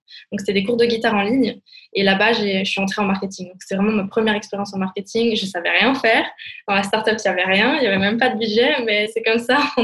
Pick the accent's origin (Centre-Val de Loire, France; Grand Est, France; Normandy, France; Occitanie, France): Grand Est, France; moved away as an adult; now in Switzerland; je suis arrivée en Suisse à mes 18 ans. Donc, j'ai grandi en Alsace, entre l'Allemagne, la Suisse, l'Autriche, parce que mon papa est autrichien.